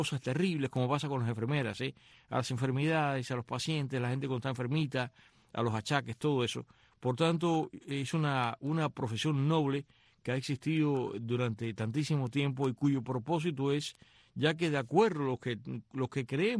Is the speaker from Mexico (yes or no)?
no; Cuba; born there; de acuerdo con mi edad y el año en que yo nací, todavía en Cuba